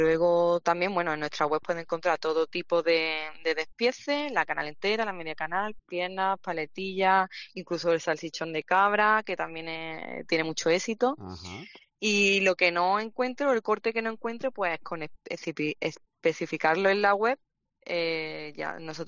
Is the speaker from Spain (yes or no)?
yes; Málaga, Andalusia, Spain; tenemos mucha suerte como malagueños, tanto como productores como consumidores, de tener en Málaga un equipo que no en todas las provincias de Andalucía existe.